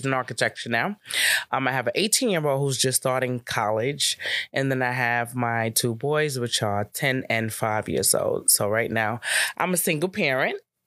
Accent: New York City, New York, United States; also born or lived in Southern United States; So actually, I grew up in New York in the late 70s, early 80s, when there was the horrible crack era. My mother and my siblings, we all went down south, and I went to high school down south.

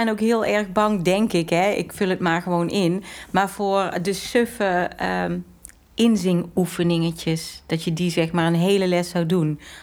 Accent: Veldhoven, North Brabant, Netherlands; Ik ben opgegroeid in Veldhoven. Toen naar Tilburg gegaan en na mijn studie, dus dat was 2006... 2007 ben ik weer naar Eindhoven gekomen. En in 2020 ben ik verhuisd naar Geldrop.

